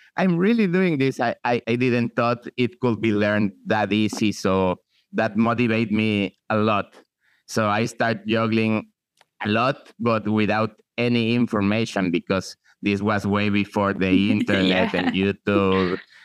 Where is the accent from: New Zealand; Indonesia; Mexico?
Mexico; I'm a juggler from Mexico.